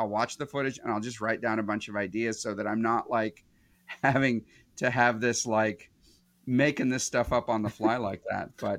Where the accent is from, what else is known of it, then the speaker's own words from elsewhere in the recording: Honolulu, Hawaii, United States; I grew up in Honolulu, and in Honolulu, we had Channel 13, and Channel 13 was the Japanese channel.